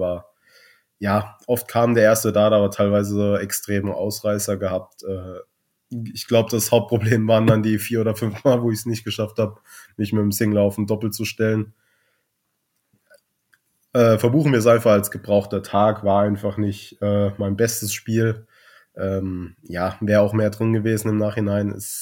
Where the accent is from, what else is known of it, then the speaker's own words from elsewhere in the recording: Hesse, Germany; born there; Da ich gebürtiger Hesse bin und nur Wahlbayer bin